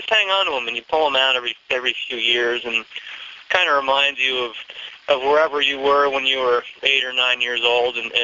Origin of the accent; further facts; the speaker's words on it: New Jersey, United States; I grew up in North Jersey, Yankees fan